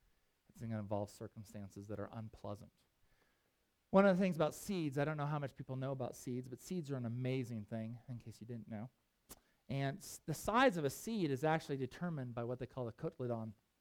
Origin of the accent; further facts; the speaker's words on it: Jackson, Wyoming, United States; I grew up in Jackson, Wyoming.